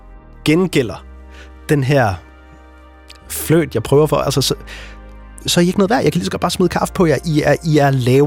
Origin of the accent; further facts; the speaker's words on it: Jutland, Denmark; Jeg er fra Jylland